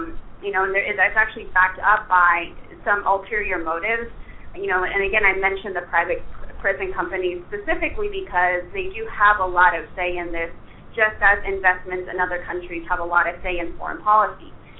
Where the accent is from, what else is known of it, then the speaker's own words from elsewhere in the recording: Chile; And I'm from Chile.